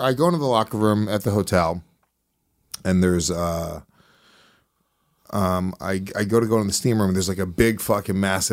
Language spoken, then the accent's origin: English; New Jersey, United States; So I chime in. I was like, oh, I'm from Jersey.